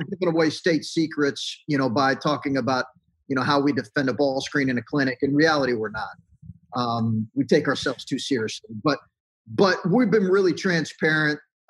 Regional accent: Lexington, Kentucky, United States; also born or lived in North Carolina / Indiana; I grew up in Lexington, Kentucky. I grew up in blue blood college basketball country. Like that's a part of me. I've coached in North Carolina. I've coached in Indiana.

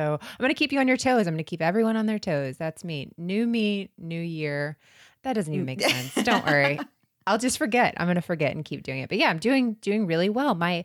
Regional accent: Florida, United States; You guys know that we're from Florida.

